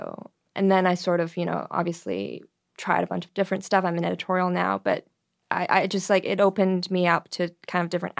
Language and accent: English; Toronto, Ontario, Canada; In Toronto, Canada.